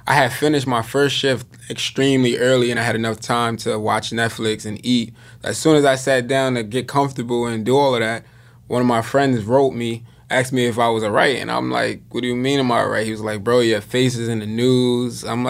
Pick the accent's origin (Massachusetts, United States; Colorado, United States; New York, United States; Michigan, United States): New York, United States; Yonkers; I'm from Westchester, Yonkers, New York.